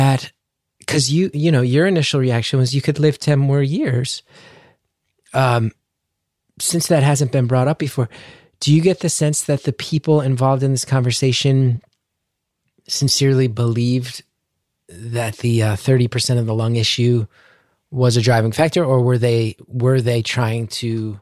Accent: United States; I mean, I do just want to also say that as an American, hearing that the state of American politics was ultimately one of the things that pushed him past a point of hope

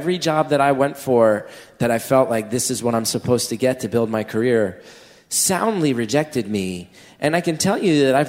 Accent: New Jersey, United States; I grew up in New Jersey where all the stereotypes is that we're like scum humans.

